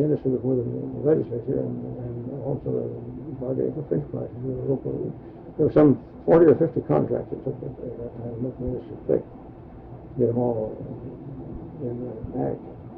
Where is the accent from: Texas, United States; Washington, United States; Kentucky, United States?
Washington, United States; now in Alaska, United States; Part of the time in Seattle, part of the time over Eastern Washington, and we came from Eastern Washington.